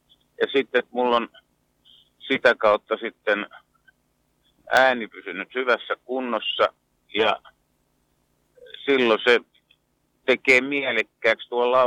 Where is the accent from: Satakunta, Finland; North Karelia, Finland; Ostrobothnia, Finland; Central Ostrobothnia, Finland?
Satakunta, Finland; Reposaari; born there; Mä olen ihan Reposaarelta syntynyt